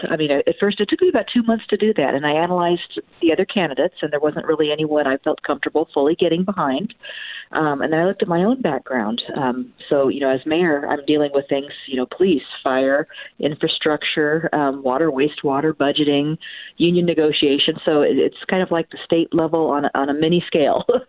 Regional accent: Oregon, United States; I'm a seventh-generation Oregonian, born and raised in Oregon.

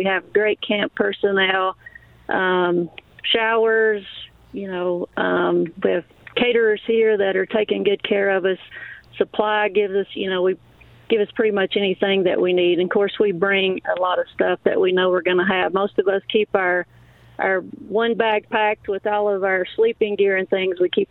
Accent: Kentucky, United States; So I'm from Southeast Kentucky.

